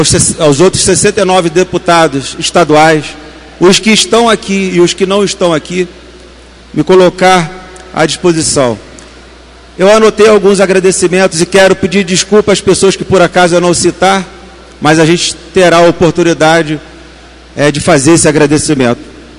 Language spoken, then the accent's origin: Portuguese; Rio de Janeiro, Brazil; born there; Eu sou filho de Silva Jardim, mas nasci aqui no Rio. Hoje se dá um nome bonito às favelas. Eu nasci lá na favela do Jacarezinho e as pessoas chamam de comunidade. De família muito pobre.